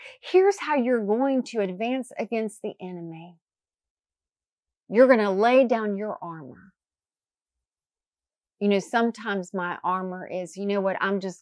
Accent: Raleigh, North Carolina, United States; Anne Graham Lotz, who lives in my hometown. I'm just saying, I think Raleigh, North Carolina has a special anointing over it

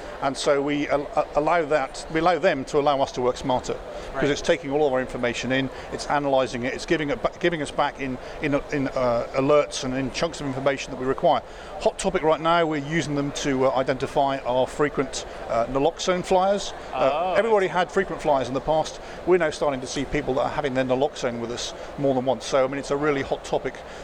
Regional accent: United Kingdom; I'm the British judge in this reality show, as always.

